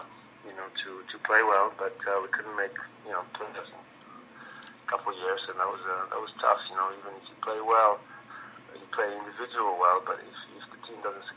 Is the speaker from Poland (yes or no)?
yes; Poland; English is a second language; I was actually, you know, in my hometown in Poland